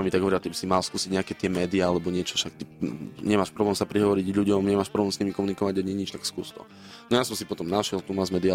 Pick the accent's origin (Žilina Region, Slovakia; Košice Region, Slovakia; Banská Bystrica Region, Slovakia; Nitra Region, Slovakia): Košice Region, Slovakia; Sobrance; accent: eastern Slovak; lebo ja som zo Sobraniec a tam mám strašne silný vplyv východňarského prízvuku, ale strašne.